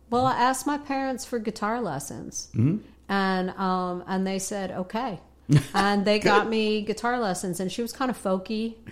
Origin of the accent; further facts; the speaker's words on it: Philadelphia, Pennsylvania, United States; You know, growing up in the Northeast...